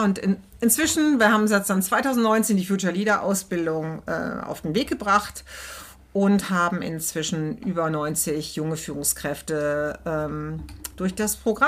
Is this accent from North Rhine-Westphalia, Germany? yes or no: yes; Aachen, North Rhine-Westphalia, Germany; Ich komme aus Aachen, habe eine Tochter, die inzwischen 28 ist